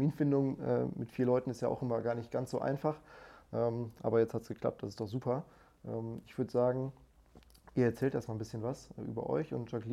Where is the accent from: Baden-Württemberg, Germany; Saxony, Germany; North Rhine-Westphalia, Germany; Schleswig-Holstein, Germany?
North Rhine-Westphalia, Germany; Bottrop; also born or lived in Oberhausen; Ich bin in Oberhausen geboren. Ich bin Bottrop groß geworden.